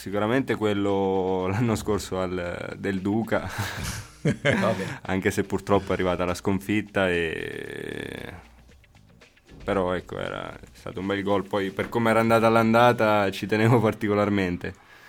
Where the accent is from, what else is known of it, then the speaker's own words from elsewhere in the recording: Fermo, Marche, Italy; also born or lived in Ancona; Diciamo che io sono di Fermo e i miei genitori sono di Fermo, poi ecco sono nato ad Ancona